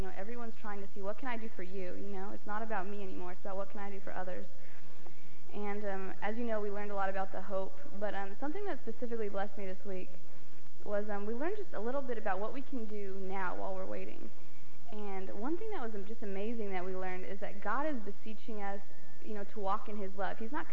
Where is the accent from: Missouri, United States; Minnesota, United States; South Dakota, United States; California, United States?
California, United States; Ventura; I'm from Ventura, California. I am 14 years old.